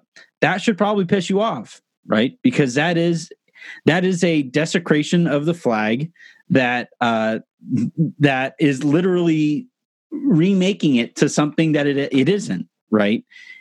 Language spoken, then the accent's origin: English; Yorba Linda, California, United States; I'm from Yorba Linda, California. It is where Richard Nixon was born. It is one of the most conservative cities in the entire nation.